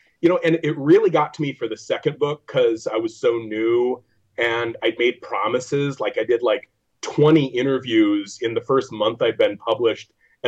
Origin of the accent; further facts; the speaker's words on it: Wisconsin, United States; Mostly central Wisconsin. I traveled when I was younger, but this is where I've lived my whole life.